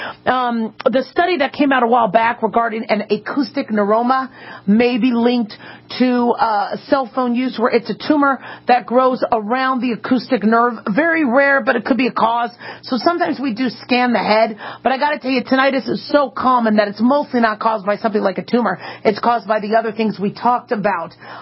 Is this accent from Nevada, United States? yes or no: yes; Las Vegas, Nevada, United States; Ooh, Travis is calling from Las Vegas, my hometown.